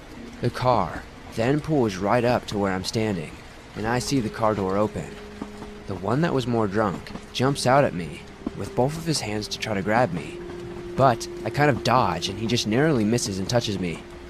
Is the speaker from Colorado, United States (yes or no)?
no; California, United States; now in Northern Ireland, United Kingdom; I was from California, and he was from Northern Ireland. I moved to the north coast of Northern Ireland to be closer to him.